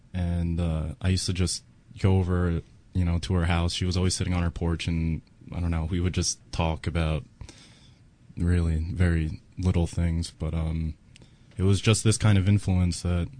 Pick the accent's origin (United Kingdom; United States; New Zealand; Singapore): United States; Levittown; I grew up in Levittown, which was town built for returning war veterans